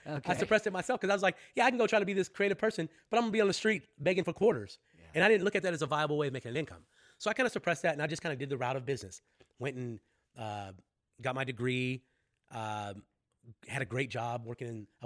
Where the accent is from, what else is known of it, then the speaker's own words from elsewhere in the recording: New Orleans, Louisiana, United States; I grew up in New Orleans, right? So what I saw was a bunch of creatives, okay? But they were all like street artists.